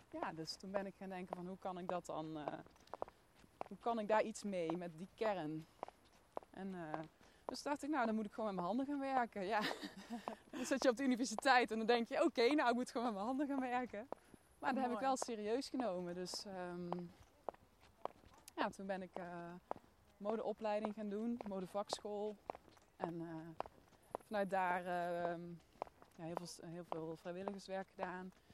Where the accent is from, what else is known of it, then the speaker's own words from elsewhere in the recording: Boxmeer, North Brabant, Netherlands; ben 36 jaar. Ik ben geboren in Boksmeer. Dat ligt op de grens van Noord-Brabant en Limburg. En ik heb daar altijd als klein kind op mijn 16e in het platteland gewoond. Dus midden in de maisvelden